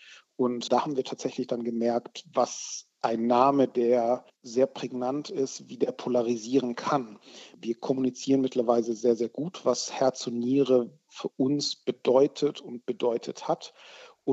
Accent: South Germany, Germany; wir kommen beide aus Süddeutschland, Christoph und ich

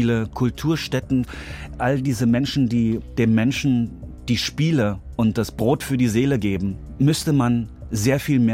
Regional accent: East Germany, Germany; Denke ich an Deutschland, dann denke ich an meine Heimat. Sehe mich als Deutscher, sehe mich als Ostdeutsch sozialisierter. War 15, als die Mauer fiel.

